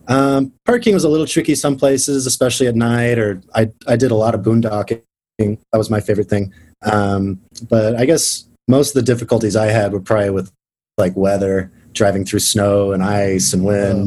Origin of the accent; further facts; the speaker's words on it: Oklahoma, United States; My dad had an RV when I was growing up in Oklahoma, and we'd go to some places, but I had never driven anything like that.